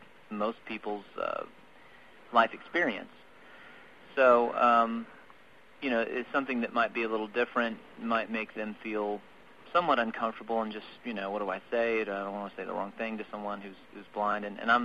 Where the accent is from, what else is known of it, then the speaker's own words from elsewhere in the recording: Texas, United States; I grew up in Texas, actually, for 10 years of my life